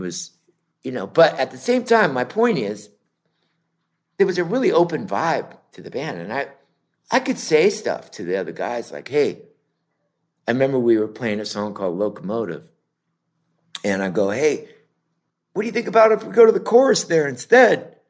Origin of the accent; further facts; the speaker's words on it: California, United States; But I grew up in Orange County